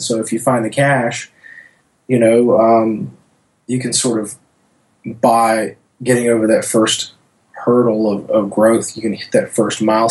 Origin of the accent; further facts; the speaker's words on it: Louisiana, United States; I'm from North Louisiana, small town banker